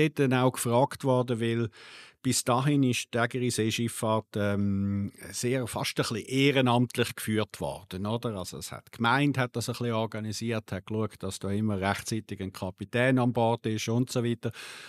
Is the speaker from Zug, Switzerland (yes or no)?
yes; Oberägeri, Zug, Switzerland; ich bin schon noch ziemlich viel zu Oberägeri, aber ich bin dort aufgewachsen und ich fühle mich, es ist meine Heimat. Ich bin sehr wohl in dem Tal